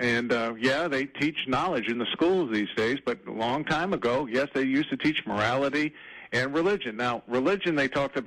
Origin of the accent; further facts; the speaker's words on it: Connecticut, United States; And as a kid growing up in Connecticut, my school used to do that.